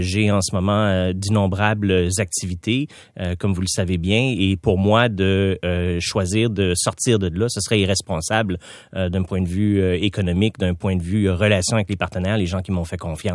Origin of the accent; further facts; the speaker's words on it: Montreal, Quebec, Canada; je viens de Quartierville, moi. Fait qu'il y a un petit côté chat de ruelle que j'amadoue petit à petit. À 46 ans